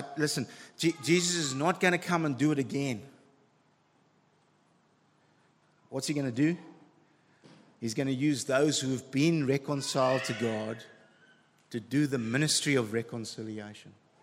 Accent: South Africa; I grew up in South Africa. Finished high school in the 80s.

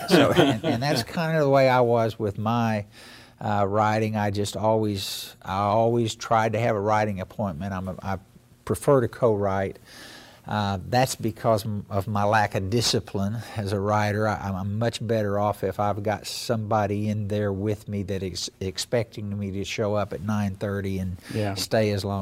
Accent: Grove, Oklahoma, United States; I was raised in Grove, Oklahoma, on Grand Lake. My mother and father were both teachers there, and grew up on the farm that my mother was born

